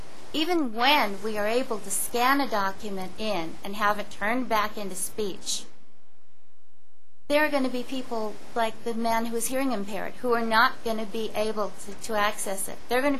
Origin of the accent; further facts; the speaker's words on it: Colorado Springs, Colorado, United States; I'm from Colorado Springs.